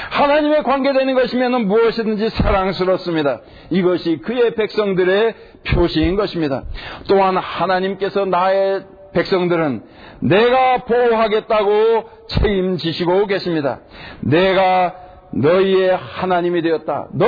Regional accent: South Korea; now in United States; 여기에서 태어났고 여기서 자랐고 여기서 학교 다녔고 아마 그래서 그렇게 생각되는지 모르겠습니다. 그러나 이제 그 한국에서 나하고 자라고 한 사람들은 어디에 가더라도 그저 한국 사람으로 남습니다.

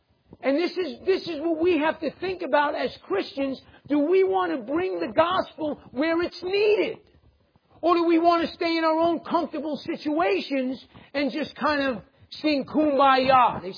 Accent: New York, United States; I can say that. I'm from New York. It was a bad neighborhood.

